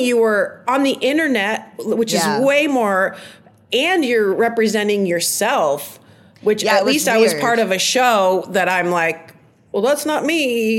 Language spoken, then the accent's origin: English; Trenton, Michigan, United States; because I'm from Trenton, Michigan. I'm from a place, and the expectations of me, a very working class background.